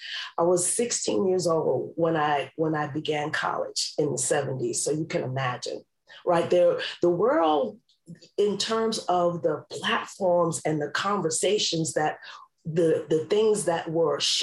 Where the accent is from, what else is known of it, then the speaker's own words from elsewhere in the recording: New York City, New York, United States; but I grew up in New York City, and there a great part of New York City is their transportation system and the subway system.